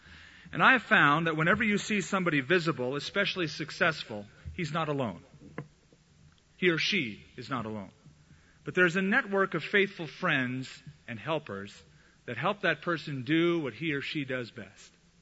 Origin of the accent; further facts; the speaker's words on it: United States; I used to say Tychicus because I'm an American. And as an American, I typically mispronounce foreign words like everyone else.